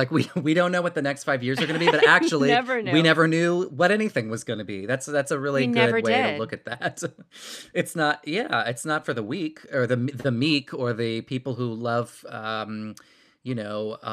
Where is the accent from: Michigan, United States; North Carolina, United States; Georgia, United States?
North Carolina, United States; I'm from North Carolina, but she pulled me to South Carolina to study with Carlos Agudelo at Ballet Spartanburg.